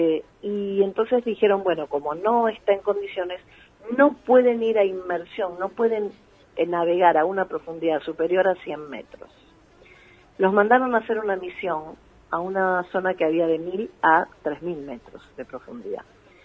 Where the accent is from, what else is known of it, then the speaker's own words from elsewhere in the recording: Argentina; a mí, como familiar y como abogada y como argentina